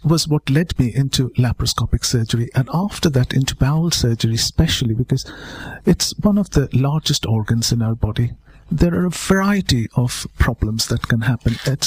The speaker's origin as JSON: {"language": "English", "town": "Kolkata", "region": "West Bengal", "country": "India", "tie": "born or raised there", "moved": "as an adult", "lives_now": "United Kingdom", "said": "I was brought up in India, and I sort of come from a town which has been made famous by Mother Teresa. I come from Calcutta."}